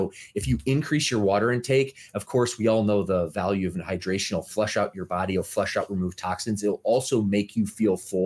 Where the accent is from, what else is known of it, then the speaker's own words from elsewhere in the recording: Midwest, United States; I was a huge Lakers fan back in the day, growing up in the Midwest.